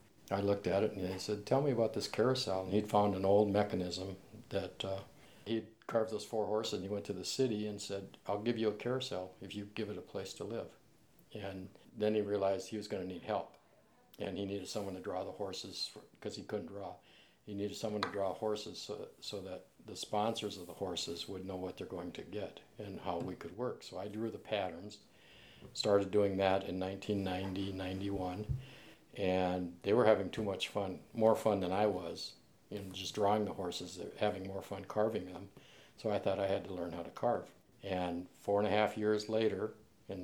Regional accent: Missoula, Montana, United States; from Missoula, Montana. I'm an artist, carver, printmaker, stone carver.

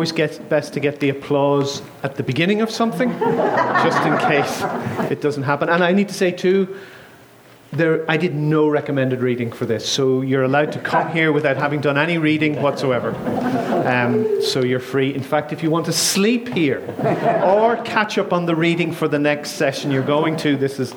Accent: Bray, County Wicklow, Ireland; moved away as an adult; now in Northern Ireland; I'm originally from County Wicklow, which is a town called Bray in County Wicklow, which is just south of Dublin. But I've been living in Northern Ireland for about 30 years.

